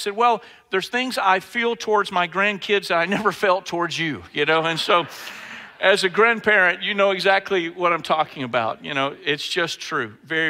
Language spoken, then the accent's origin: English; Mobile, Alabama, United States; I grew up in Mobile, Alabama in a small church